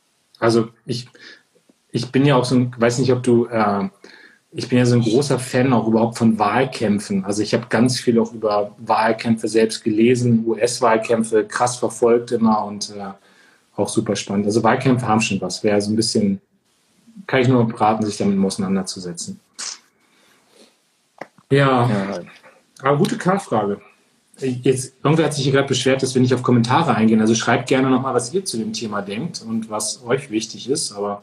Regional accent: Munster, Germany; als wir in Munster, meiner Heimatstadt, sehr konservativ die Bürgermeisterwahl gewonnen haben.

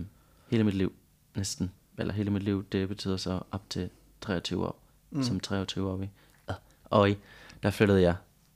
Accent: Barcelona, Catalonia, Spain; Danish is a second language; Jeg er blevet født i... Midt i sådan en indre by-agtig... Midt i Barcelona.

